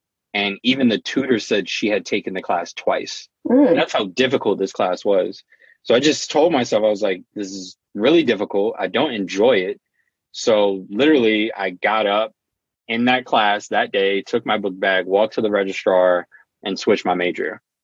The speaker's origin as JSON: {"language": "English", "region": "New Jersey", "country": "United States", "also_born_or_lived": "Richmond, Virginia", "said": "I'm from New Jersey, originally born in Richmond, Virginia."}